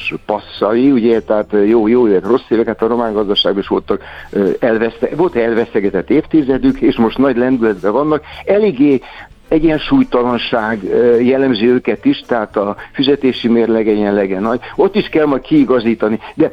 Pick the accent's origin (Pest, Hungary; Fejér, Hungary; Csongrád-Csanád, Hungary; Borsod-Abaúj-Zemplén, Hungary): Borsod-Abaúj-Zemplén, Hungary; Miskolc; Én miskolci vagyok, és az is fejlődik